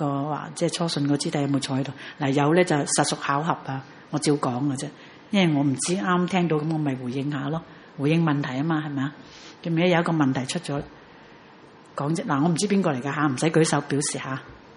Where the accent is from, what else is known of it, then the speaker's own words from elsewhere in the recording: Hong Kong; 因为我们香港人硬是要叻过人